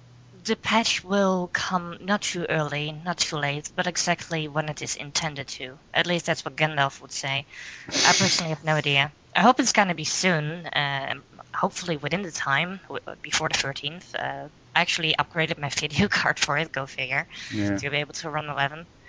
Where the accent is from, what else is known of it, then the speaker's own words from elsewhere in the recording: Netherlands; English is a second language; From the Netherlands, or otherwise known as Holland to some people.